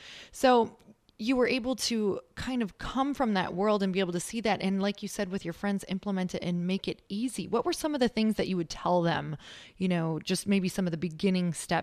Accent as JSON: {"language": "English", "region": "Midwest", "country": "United States", "also_born_or_lived": "Michigan / Wisconsin / Minnesota", "said": "Girl, I'm from the Midwest, so I'm like, I lived in Upper Michigan, and then I lived in Wisconsin, and then Minnesota."}